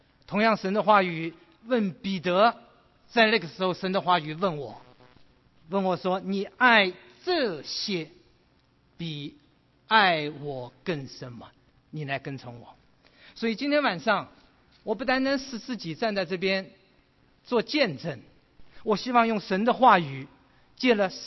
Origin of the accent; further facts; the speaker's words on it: Taiwan; moved away as an adult; also born or lived in Shanghai, China; now in United States; 我生在中国上海，在5岁半的时候来到了，随着父母亲到了台湾，在台湾15年，大学毕业之后呢，我就到了美国来，所以在美国住了将近40多年。